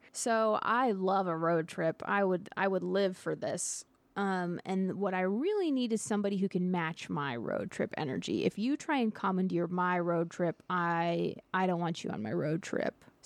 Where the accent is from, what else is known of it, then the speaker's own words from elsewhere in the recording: the South, United States; I come from a driving culture. I grew up in the American South, and you have to drive there.